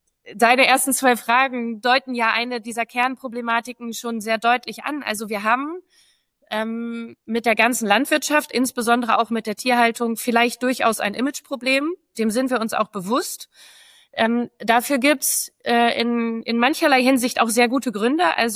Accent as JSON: {"language": "German", "town": "Vechta", "region": "North Rhine-Westphalia", "country": "Germany", "said": "Also ich selber bin Fechteraner Kind, also ich komme aus Fechter."}